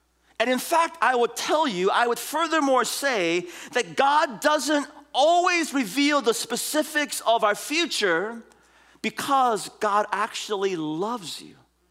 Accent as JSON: {"language": "English", "town": "San Francisco", "region": "California", "country": "United States", "tie": "born or raised there", "moved": "yes", "said": "We grew up in San Francisco. But I left many years ago."}